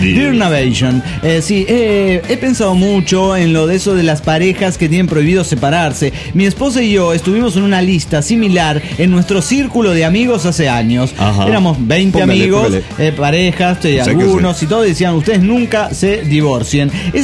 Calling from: La Paz, Bolivia; de La Paz, Bolivia.

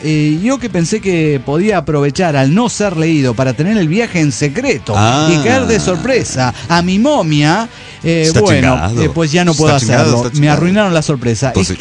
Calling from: Córdoba, Argentina; de Córdoba, Argentina.

